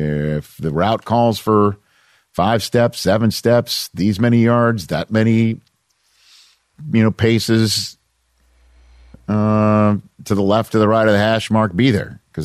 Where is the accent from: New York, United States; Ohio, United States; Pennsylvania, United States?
New York, United States; now in Michigan, United States; I'm a New Yorker before I was a, you know, a de facto Michigander